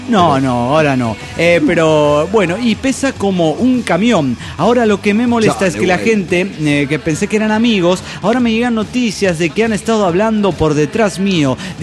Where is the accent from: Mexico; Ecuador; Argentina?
Mexico; Mexico City; born or raised there